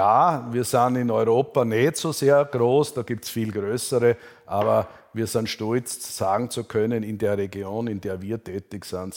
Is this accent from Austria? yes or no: yes; Burgenland, Austria; Ich bin Burgenländer, ich bin bekennender Burgenländer, ich habe ganz tiefe Wurzeln im Burgenland. Ich bin sehr lang schon beruflich unterwegs, habe aber das Burgenland nie als meine Heimat verlassen.